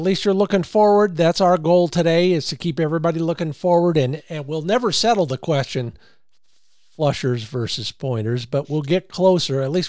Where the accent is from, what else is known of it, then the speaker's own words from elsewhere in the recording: California, United States; moved away as an adult; my home state back in the day. Finally grew up and left it. Best move I ever made. California was great back in the day